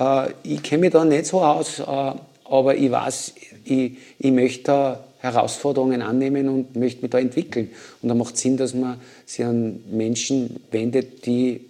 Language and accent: German; Tyrol, Austria; Ich bin in Tirol aufgewachsen und bin seit meines Lebens in den Bergen unterwegs gewesen.